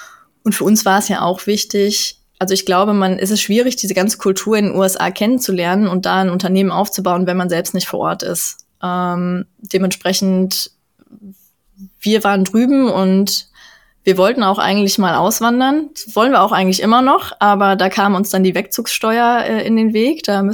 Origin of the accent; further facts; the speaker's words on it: Germany; Also ich als Deutsche bin immer sehr lösungsorientiert